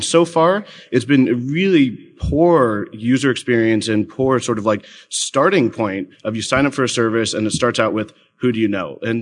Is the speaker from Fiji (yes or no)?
yes; Fiji; I'm the only Fijian that I know of.